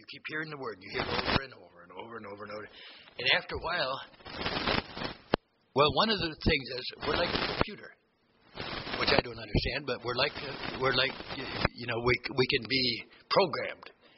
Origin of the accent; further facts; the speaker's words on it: Missouri, United States; You know, I'm from Missouri. I got to see to believe.